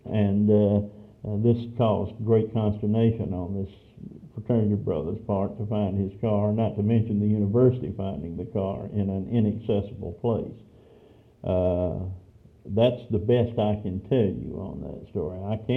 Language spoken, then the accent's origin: English; Rome, Georgia, United States; now in Signal Mountain, United States; I still live in the town where I have lived most of my adult life. I grew up in Rome, Georgia.